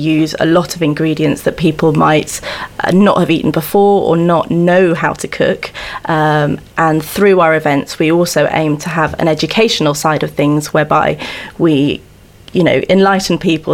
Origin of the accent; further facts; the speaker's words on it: Italy; Grew up just outside of Leith Hill, and I grew up actually in Italy, so I've got more of a kind of global background